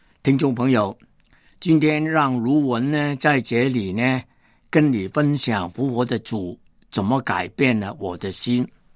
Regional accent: Hong Kong; born there; 我是1938年在香港出生，跟中国真的没有什么关系，但是因为信了耶稣，受了神的爱的感动，复活的主的感动，我承认我自己是中国人。

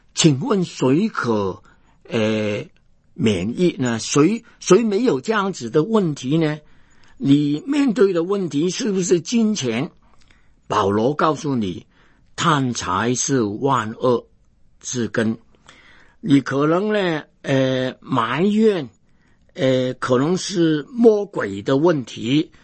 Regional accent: Hong Kong; born there; 我本来是香港出生的，那个时间的香港人呢，对中国没有什么感情

